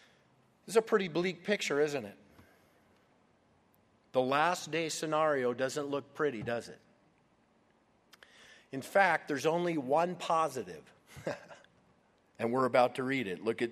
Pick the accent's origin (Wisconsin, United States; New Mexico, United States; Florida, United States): New Mexico, United States; Albuquerque; I'll never forget the story I heard a couple years ago in my hometown in Albuquerque